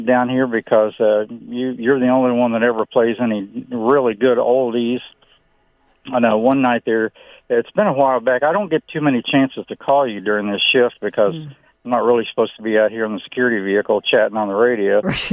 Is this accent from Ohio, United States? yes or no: yes; Cincinnati, Ohio, United States; And I'm from Cincinnati, so I hear 700 WLW.